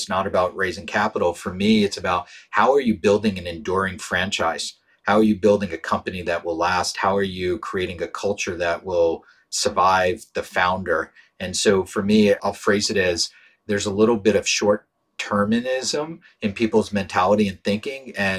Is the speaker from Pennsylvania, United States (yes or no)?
yes; Pittsburgh, Pennsylvania, United States; So one, I grew up in Pittsburgh and came of age from Calvin and Hobbes.